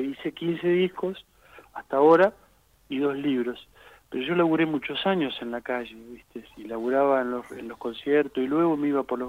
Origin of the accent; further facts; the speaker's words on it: Argentina; moved away as an adult; now in Madrid, Spain; Como tantos argentinos, el gran éxodo.